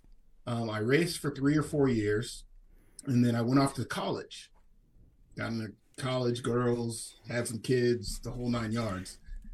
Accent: San Diego, California, United States; also born or lived in St. Louis; my stepdad was in the military, so we moved to San Diego when I was like 2 years old. Originally, I'm from St. Louis.

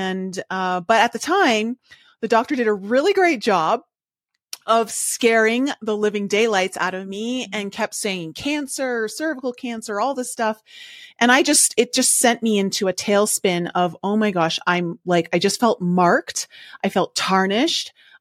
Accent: Canada; also born or lived in Switzerland / Cayman Islands; now in Denver, United States; I grew up in Canada. I've lived a short time in Switzerland. I moved to the Cayman Islands and lived in the Caribbean for like 10 years. And now I'm in Denver, Colorado.

